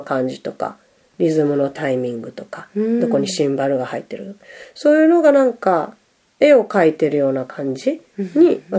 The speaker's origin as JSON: {"language": "Japanese", "region": "Kansai", "country": "Japan", "said": "で、私の実家が、まあ、関西なんですけど"}